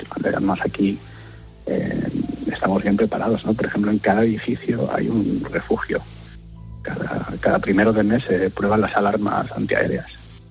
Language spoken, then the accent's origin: Spanish; Madrid, Community of Madrid, Spain; moved away as an adult; now in Finland; Yo soy de Madrid.